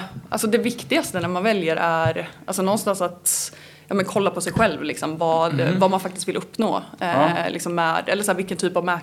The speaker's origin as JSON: {"language": "Swedish", "town": "Kumla", "region": "Örebro County", "country": "Sweden", "lives_now": "Stockholm, Sweden", "said": "Jag är från Kumla från början."}